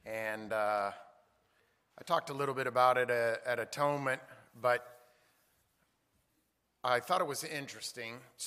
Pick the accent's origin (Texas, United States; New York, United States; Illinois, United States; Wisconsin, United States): Texas, United States; which is funny because we're from Texas, and we're like, oh, heat's not that big a deal